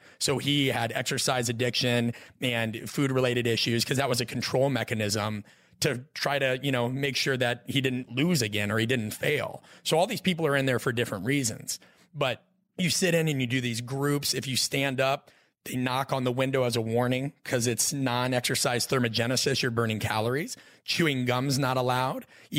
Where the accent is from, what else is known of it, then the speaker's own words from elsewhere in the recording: Omaha, Nebraska, United States; I grew up in Omaha, Nebraska, right?